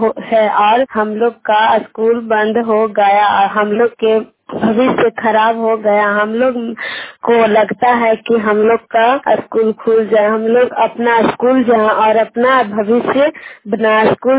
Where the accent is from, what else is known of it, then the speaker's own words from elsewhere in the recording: Bihar, India; नौसा विभाग के रहने वाली हूँ, हरनाथ प्रखंड जिला नालंदा। मैं 9th क्लास में पढ़ती हूँ।